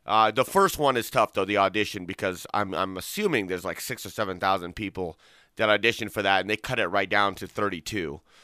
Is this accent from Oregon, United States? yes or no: yes; Portland, Oregon, United States; born there; also born or lived in California; now in Nevada, United States; So I was born in Portland, Oregon, and then basically moved to California, which was unfortunate.